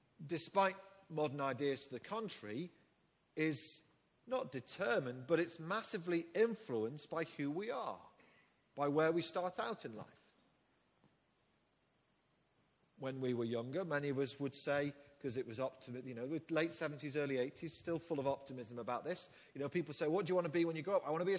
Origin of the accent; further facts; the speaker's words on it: Liverpool, North West England, United Kingdom; born there; Well, not here, I was born in Liverpool, but I'd been born here in this country. That meant that I was English, British, European.